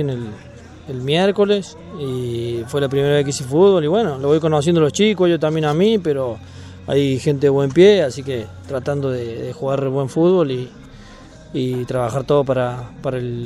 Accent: Córdoba, Argentina; Bueno, soy de Córdoba, tengo 37 años

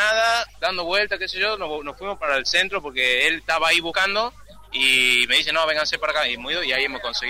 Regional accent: Salta, Argentina; De Salta, somos de Salta.

